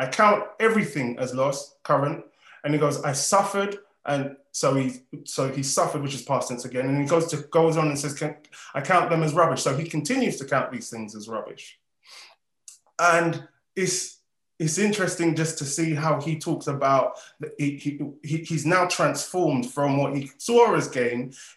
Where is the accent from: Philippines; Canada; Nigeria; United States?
Nigeria; I mean, in my family, I'm Nigerian.